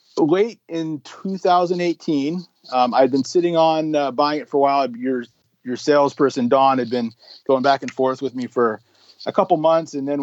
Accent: California, United States; also born or lived in Hawaii; I actually have lived in a lot of very touristy destinations, including Hawaii, and I grew up in California. So the Cape is great, but I'm not a New Englander, so I'm still adjusting to the winters.

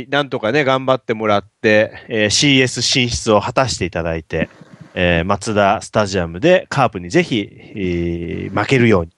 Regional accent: Yokohama, Kanagawa, Japan; 僕、横浜出身だし、

